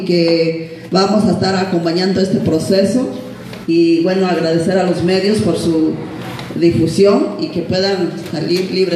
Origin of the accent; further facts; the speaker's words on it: Oaxaca, Mexico; somos de Oaxaca, del Observatorio de Derechos Humanos de los Pueblos